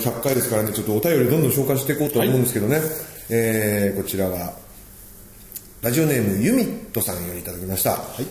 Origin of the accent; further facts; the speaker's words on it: Aichi, Japan; もういいんです。どうせ愛知出身ですから、どんだけでもいじってください